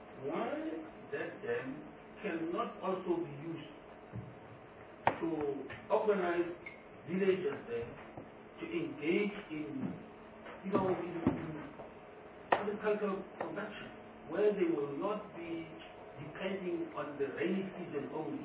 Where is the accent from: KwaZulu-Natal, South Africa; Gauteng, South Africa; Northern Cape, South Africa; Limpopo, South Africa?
Northern Cape, South Africa; as I say, I'm from the Northern Cape